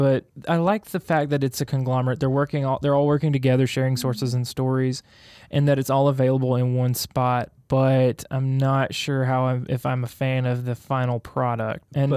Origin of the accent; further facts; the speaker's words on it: Mobile, Alabama, United States; I grew up in Mobile reading the press register every Sunday.